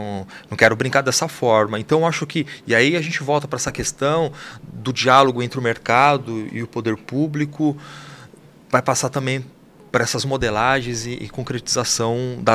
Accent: Paraná, Brazil; eu sou lá do norte do Paraná

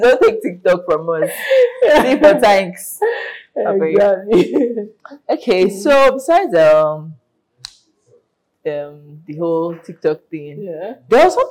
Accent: Nigeria; sometimes you just like benefit of doubt as a Nigerian.

